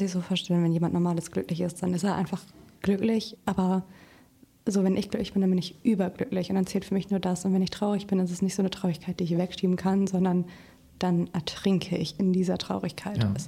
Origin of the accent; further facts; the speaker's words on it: Lower Saxony, Germany; born there; now in Kiel, Germany; ich bin 25 Jahre alt, gebürtige Ostfriesin, wohne aber gerade in Kiel